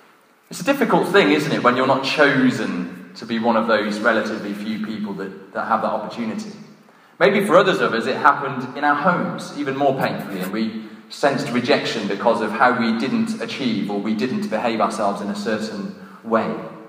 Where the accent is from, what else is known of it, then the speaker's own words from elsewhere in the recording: Gloucester, South West England, United Kingdom; I'm joking. I can say that. I'm from Gloucester.